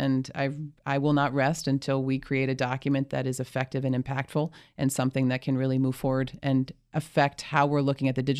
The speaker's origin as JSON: {"language": "English", "region": "Connecticut", "country": "United States", "said": "I'm from Connecticut."}